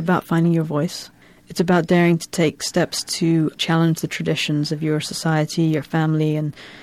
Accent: London, United Kingdom; Because those stories of South Africa, of apartheid, of the injustices, were something that I grew up with in London.

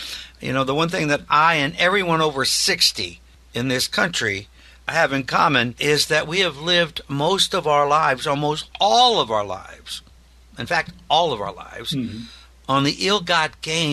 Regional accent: Des Moines, Iowa, United States; which was my nickname when we were living together and growing up in Des Moines.

